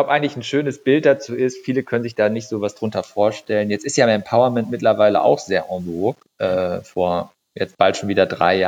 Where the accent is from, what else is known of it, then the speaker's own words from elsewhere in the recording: Gummersbach, North Rhine-Westphalia, Germany; born there; now in Cologne, Germany; war der Umzug von Gummersbach nach Köln. Gummersbach, da sind wir ja geboren im Prinzip.